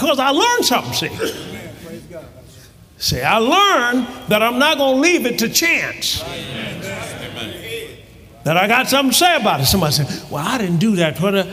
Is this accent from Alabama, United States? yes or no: yes; Tuskegee, Alabama, United States; Here I was raised in Tuskegee, Alabama